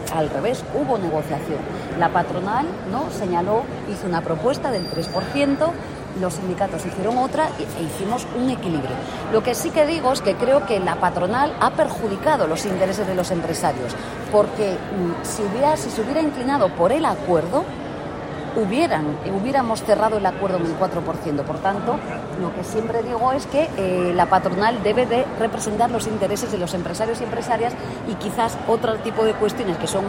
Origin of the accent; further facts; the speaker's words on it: Spain; Yo lo que quiero es que en mi país se cumpla con el artículo 122.2 de la Constitución Española.